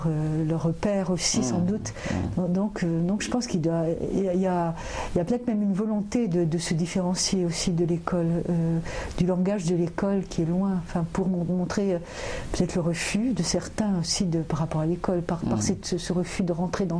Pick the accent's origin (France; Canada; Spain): France; south of France; accent: southern French; Et moi j'ai perdu tout mon accent du sud. Je le reprends un peu quand je reviens, mais je l'ai perdu complètement.